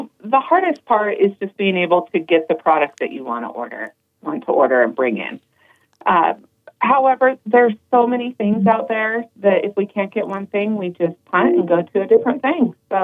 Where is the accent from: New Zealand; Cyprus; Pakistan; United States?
United States; Utah; also born or lived in Colorado; I was born in Colorado, but I grew up in the Uinta Basin, just over the border into Utah, near our family farm.